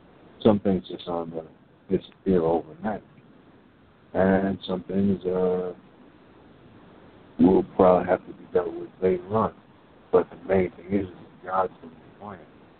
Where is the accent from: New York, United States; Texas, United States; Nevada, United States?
New York, United States; Brooklyn; I was raised in Brooklyn mostly. I moved there when I was 9 years old. I grew up there. I was raised there, educated there.